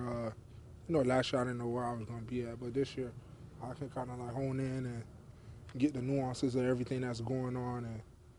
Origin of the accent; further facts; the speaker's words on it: Florida, United States; We're both from Florida, both from South Florida, so we just, everything's a competition with us.